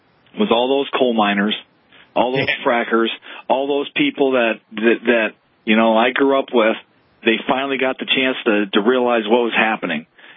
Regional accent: United States; That's who I am as an American.

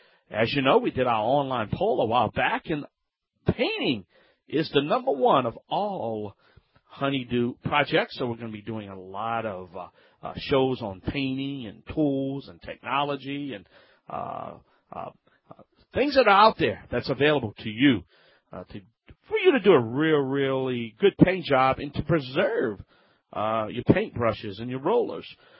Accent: Louisiana, United States; That's right, I am the Cajun man, the Cajun king.

